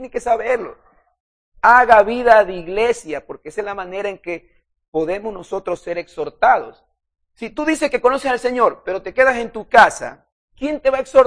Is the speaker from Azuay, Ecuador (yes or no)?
no; Guayaquil, Guayas, Ecuador; somos guayaquileños. No siquiera somos del primer mundo, por decir algo, amados hermanos.